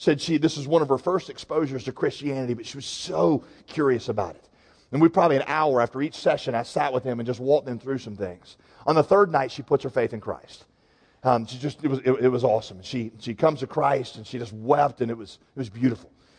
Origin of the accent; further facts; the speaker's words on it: United States; It means that more important to me than being American or being white is the fact that I am bought by and raised in Jesus.